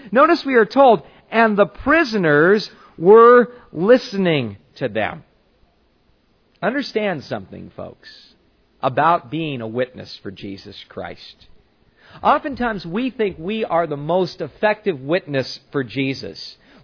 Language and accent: English; California, United States; I grew up in Southern California. I knew something about earthquakes.